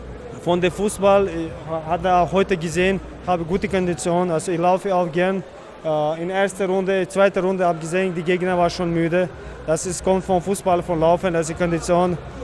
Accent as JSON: {"language": "German", "country": "Czechia", "second_language": "German", "said": "ich komme aus Tschechien, er wird schon fix wissen, ich ringe."}